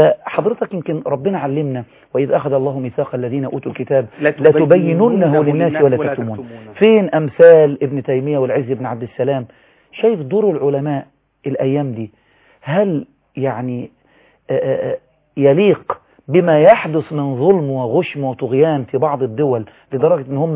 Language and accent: Arabic; Egypt; عندنا في مصر